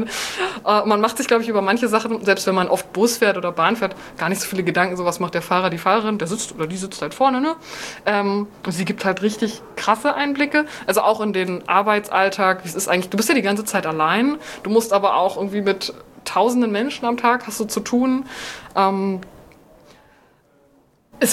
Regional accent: Berlin, Germany; Ich glaube, wenn ich an Berlin als meine Heimatstadt denke, habe ich auch mal so eine gewisse Hassliebe dafür übrig.

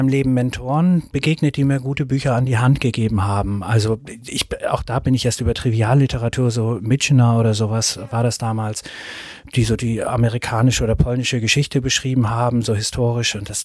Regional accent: Soltau, Lower Saxony, Germany; ich komme aus der Stadt Soltau

